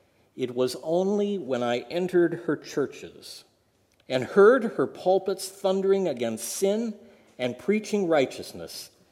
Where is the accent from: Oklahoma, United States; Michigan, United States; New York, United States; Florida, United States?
Michigan, United States; Bay City; I grew up in Bay City, Michigan. Downtown Bay City at that time was lined with parking meters.